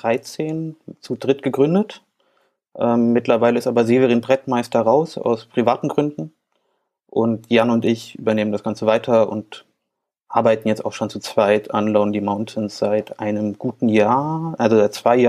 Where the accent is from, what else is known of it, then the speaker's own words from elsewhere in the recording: Berlin, Germany; Nee, wir sind Berliner.